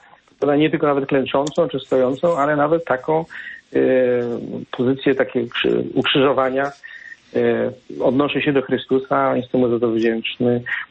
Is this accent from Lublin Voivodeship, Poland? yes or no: no; Częstochowa, Silesian Voivodeship, Poland; ja pochodzę z Częstochowy